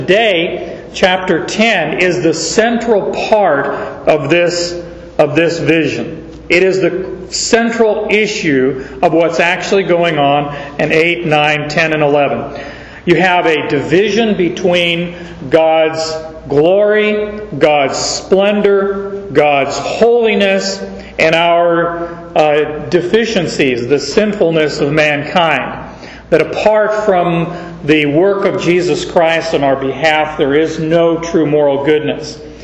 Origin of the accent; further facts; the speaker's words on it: Arizona, United States; born there; Me, I was born in Arizona. Didn't have anything to do with them.